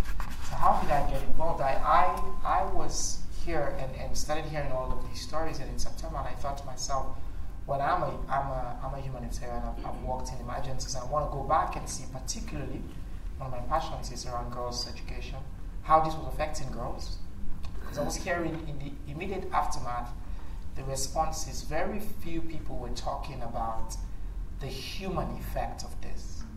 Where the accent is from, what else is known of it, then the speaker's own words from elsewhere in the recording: Sierra Leone; also born or lived in Guinea / Liberia; I'm from Sierra Leone, and I was born and raised there. I was a refugee in Guinea for a while, and then I worked in Liberia after the war there